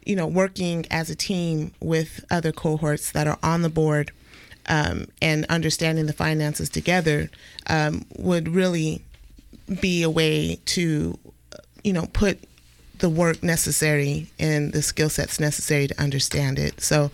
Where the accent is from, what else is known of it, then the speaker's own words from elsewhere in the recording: Salt Lake City, Utah, United States; now in Portland, United States; I got my start in community radio back in 2007 in my hometown of Salt Lake City, Utah. I've been living here in Portland now for 5 years.